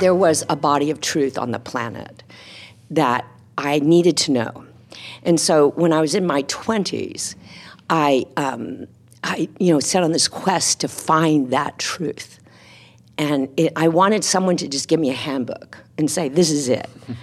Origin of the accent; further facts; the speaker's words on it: Texas, United States; I was from Texas, you know? And there's this thing about being from Texas where there's a brashness, you know, and a kind of sense of self as a Texan.